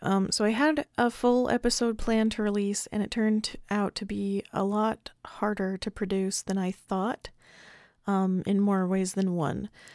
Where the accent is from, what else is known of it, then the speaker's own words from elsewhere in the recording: Castle Dale, Utah, United States; This is in the cemetery in my hometown, Castledale.